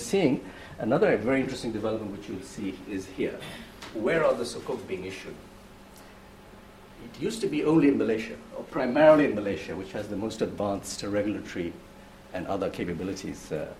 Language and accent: English; Bangladesh; I'm from Bangladesh.